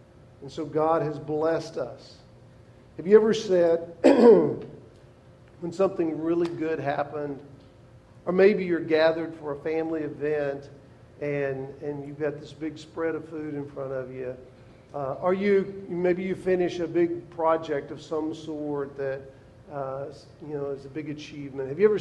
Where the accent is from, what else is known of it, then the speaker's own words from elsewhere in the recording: Southern United States, United States; I can't help it. I was raised in the South, okay? So it's still in there.